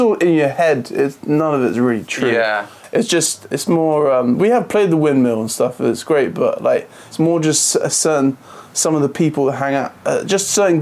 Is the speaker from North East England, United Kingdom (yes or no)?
no; Friern Barnet, London, United Kingdom; We both grew up in Free and Barnet and were brothers, so in the same house.